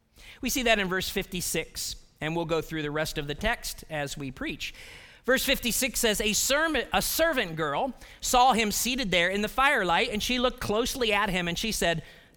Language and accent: English; Ohio, United States; accent: Ohio; Now, I'm from Ohio. Ohioans don't have accents.